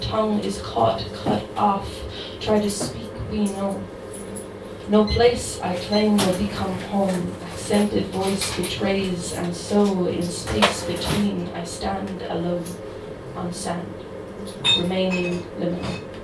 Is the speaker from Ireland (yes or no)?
yes; Limerick, Munster, Ireland; Yes, exactly. I'm from Limerick.